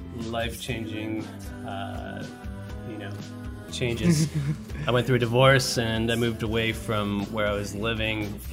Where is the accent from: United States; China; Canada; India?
Canada; Ottawa, Ontario; I am one half of … We are a duo from Ottawa.